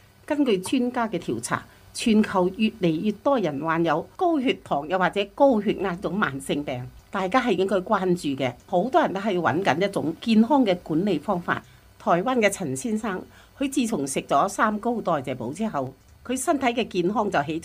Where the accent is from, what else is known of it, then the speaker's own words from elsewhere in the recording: Hong Kong; 哋以前香港人不嬲都系各顾各噶嘛，就算住喺嗰层楼隔篱啊，都未必成日见到面噶嘛。哇，估唔到今次呢个游行，我哋香港人咁团结